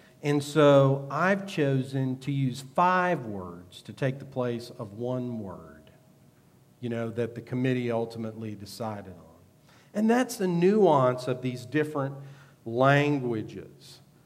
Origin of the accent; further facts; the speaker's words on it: United States; that's really what the kingdom of heaven or the kingdom of God is to me as an American.